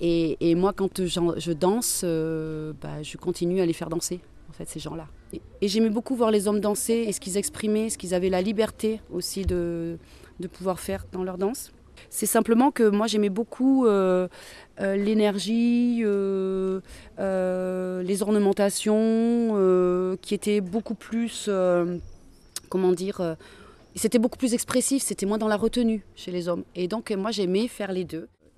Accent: Auvergne-Rhône-Alpes, France; je suis originaire du Cantal.

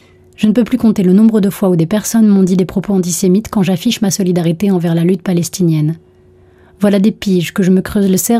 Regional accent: France; Moi, j'ai grandi en France

